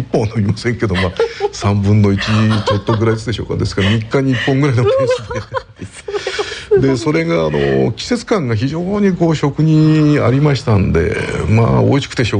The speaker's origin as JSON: {"language": "Japanese", "town": "Shimizu", "region": "Shizuoka", "country": "Japan", "lives_now": "Niigata, Japan", "said": "はい、静岡の出身でございます。まあ今もう静岡市に合併されちゃいましたけど、旧清水市の出身ですね。"}